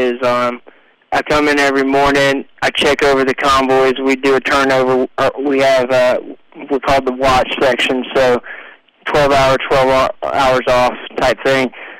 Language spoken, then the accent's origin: English; Red Bank, Tennessee, United States; I'm actually from Red Bank.